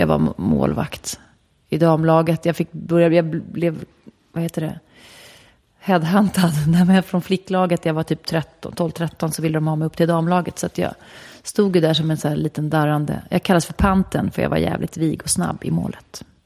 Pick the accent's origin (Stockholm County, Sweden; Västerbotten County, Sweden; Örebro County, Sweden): Stockholm County, Sweden; Och sen föddes jag där, i skogen. Och det var en bra plats att växa upp på. Det var ju en rätt bra mix då mellan barn med de stora villorna och höghusen och radhusen som alla gick i skolan tillsammans. Och nära till... Skärholmen, eller Skärharlem